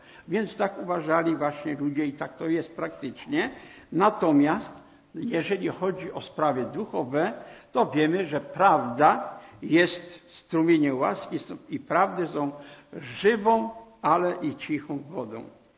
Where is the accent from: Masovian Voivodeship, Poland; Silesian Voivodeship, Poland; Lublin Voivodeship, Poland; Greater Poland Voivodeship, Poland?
Silesian Voivodeship, Poland; Żywiec; je pochodzę z Żywca